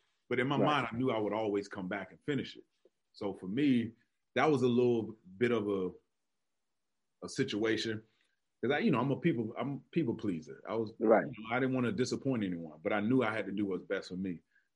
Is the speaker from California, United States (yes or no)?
no; Florida, United States; how I slipped between the cracks because I grew up in Florida.